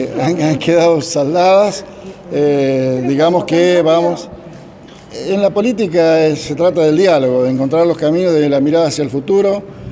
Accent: Santa Fe, Argentina; Nosotros somos primero, antes que nada, santafesinos

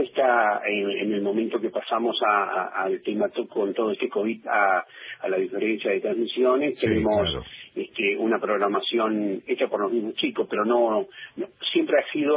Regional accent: Río Mayo, Chubut, Argentina; nacido y criado en este pueblo, en Río Mayo, y bueno, precisamente es un orgullo volver a mi pueblo. Estudiamos en Comodoro Rivadavia

